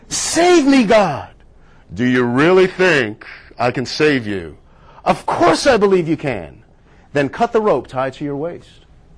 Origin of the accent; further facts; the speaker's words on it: East Coast, United States; moved away as an adult; It was a new part of the country. We're from the East Coast. The East Coast is a different world.